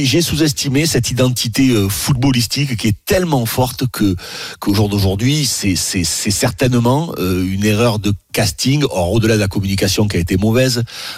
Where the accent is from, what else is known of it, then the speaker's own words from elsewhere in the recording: France; Mais nous, on est français.